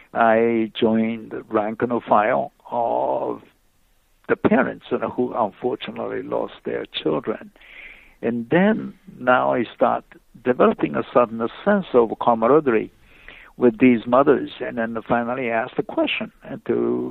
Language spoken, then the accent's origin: English; Japan; English is a second language; moved away as an adult; now in United States; but I am originally from Japan. And I have gone through medical school in Japan